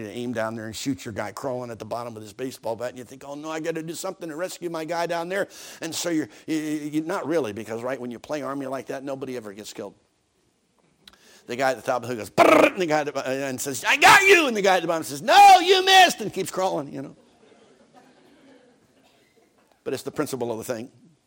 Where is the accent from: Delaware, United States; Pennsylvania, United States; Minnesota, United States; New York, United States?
Pennsylvania, United States; when I was a kid growing up outside of Philadelphia, Pennsylvania, the city of brotherly shove